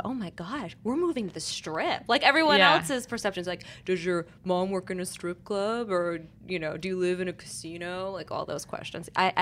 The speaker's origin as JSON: {"language": "English", "town": "Las Vegas", "region": "Nevada", "country": "United States", "tie": "born or raised there", "also_born_or_lived": "New York", "lives_now": "Los Angeles, United States", "said": "I was born in New York, raised in Las Vegas, and I've lived in California the longest. I've lived in LA now for over 14 years."}